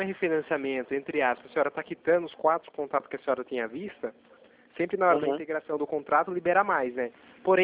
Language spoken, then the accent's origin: Portuguese; Itatiba, São Paulo, Brazil; eu sou daqui de Itatiba, né? Interior de São Paulo.